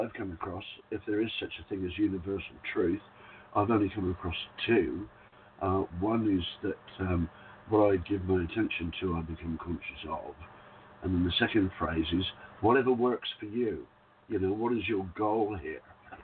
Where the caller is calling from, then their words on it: Whitsunday Islands, Queensland, Australia; from the Whitsunday Islands, and it's 12 minutes past 4 in the morning